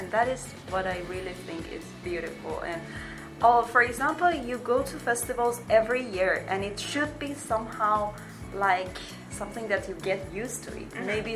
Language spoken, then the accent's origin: English; Iran; I'm from Iran.